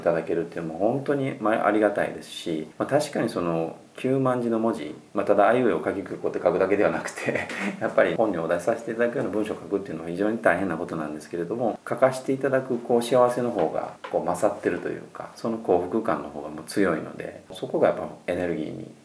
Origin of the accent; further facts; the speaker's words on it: Kansai, Japan; 例えば僕も関西の人間なんで